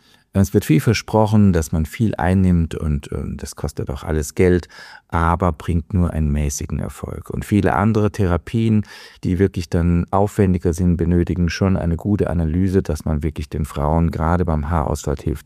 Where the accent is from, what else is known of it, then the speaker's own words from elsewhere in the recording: Italy; Leider, als Italiener ist das ein graues, trübes Wetter.